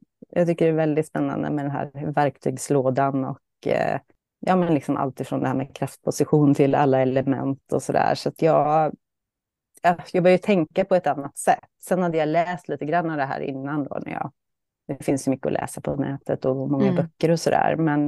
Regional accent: Östergötland, Sweden; also born or lived in Gothenburg; now in Kungsbacka, Sweden; jag är ju östgöte från början, det glömde jag säga också. Men jag har bott i Göteborg och nu då Kungsbacka i över 20 år.

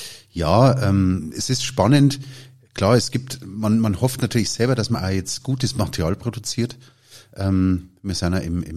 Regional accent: Bavaria, Germany; accent: Bavarian; Also man entschuldige uns die paar bayerischen Ausdrücke

